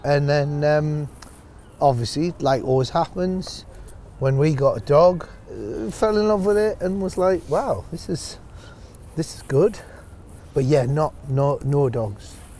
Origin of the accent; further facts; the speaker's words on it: North East England, United Kingdom; Growing up in Northumberland, that's probably your money goes a bit further, you know, so.